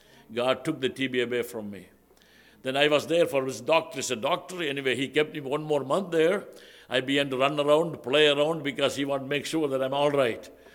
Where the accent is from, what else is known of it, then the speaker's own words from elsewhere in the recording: Thiruvananthapuram, Kerala, India; first language Malayalam; English is a second language; We started our ministry over here in Trivandrum. That was my hometown.